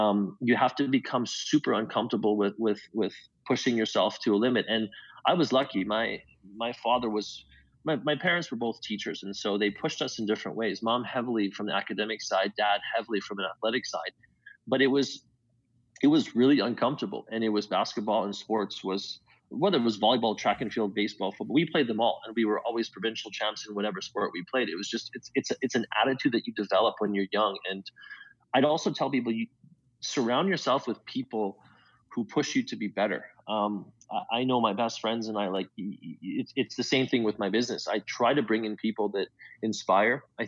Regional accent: Canada; as a Canadian basketball player, you always kind of, you grew up watching those games on TSN

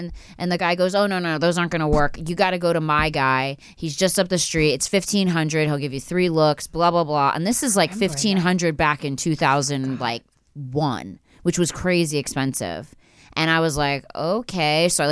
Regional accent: Philadelphia, Pennsylvania, United States; born or raised there

